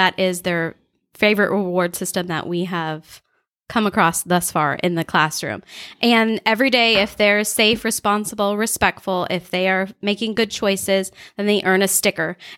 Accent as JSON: {"language": "English", "town": "Alliance", "country": "United States", "tie": "born there", "also_born_or_lived": "Hawaii / Germany", "said": "Well, I was born in Alliance, but I lived 8 years in Hawaii. 8 years in Germany."}